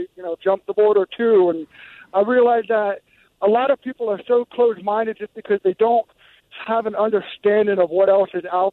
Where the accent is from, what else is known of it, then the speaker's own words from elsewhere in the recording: Los Angeles, California, United States; hey, I'm from Los Angeles. It's a heavy Hispanic population